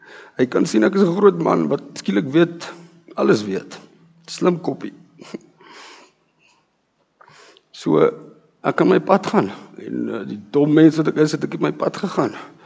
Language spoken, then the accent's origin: Afrikaans; Pretoria, Gauteng, South Africa; Ek het na die local hoërskool toe gegaan, na waar ek vandaan kom in Pretoria.